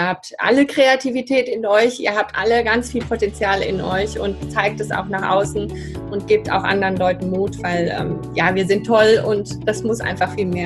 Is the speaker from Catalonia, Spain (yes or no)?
yes; Barcelona, Catalonia, Spain; Die sind 68 nach Spanien und da bin ich aufgewachsen.